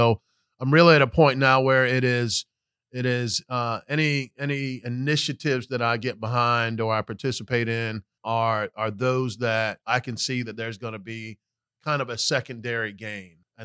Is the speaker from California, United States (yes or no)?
no; Orlando, Florida, United States; also born or lived in Panama; So originally born in Panama, when we moved to America, we moved here to Orlando. So I grew up here in Orlando, Florida, attended public school here, participated in sports.